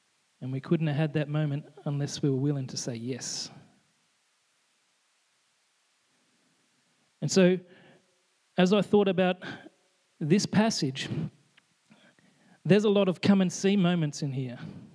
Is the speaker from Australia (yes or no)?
yes; Australia; We had a family in a church that we were involved with in Brisbane, Australia. As you can tell, I am Australian